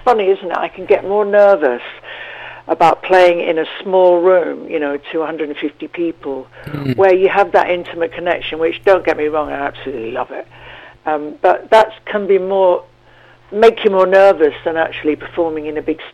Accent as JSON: {"language": "English", "town": "Bradford", "region": "Yorkshire and the Humber", "country": "United Kingdom", "said": "I'm from Bradford, actually."}